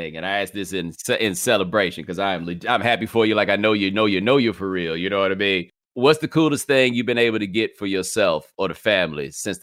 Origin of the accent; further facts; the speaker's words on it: Houston, Texas, United States; People, like, when people start talking about all the stereotypes about it, I'm like, nah, man, I'm from Houston. Everybody got a truck.